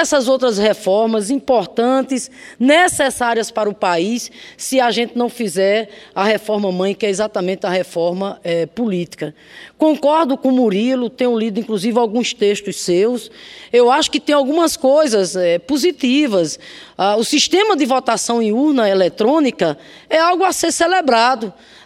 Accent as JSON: {"language": "Portuguese", "region": "Rio Grande do Norte", "country": "Brazil", "said": "lá no meu estado, Rio Grande do Norte, eu chego nas cidades e vejo jovens lá tão vocacionados, jovens idealistas"}